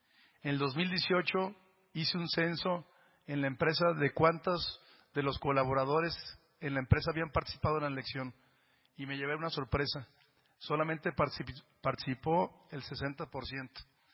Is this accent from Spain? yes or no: no; Mexico; porque en ese México nací yo. Soy mexicano.